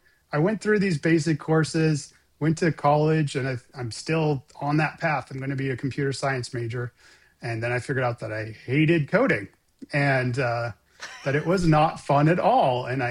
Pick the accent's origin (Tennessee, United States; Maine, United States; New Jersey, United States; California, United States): California, United States; Santa Cruz; a local company that was actually originated where I grew up in Santa Cruz, California, or Scotts Valley, which is right around the corner.